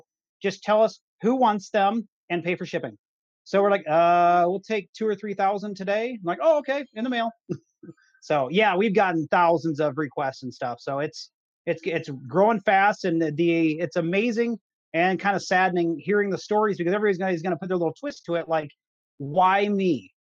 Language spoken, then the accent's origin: English; Ankeny, Iowa, United States; I'm from Ankeny.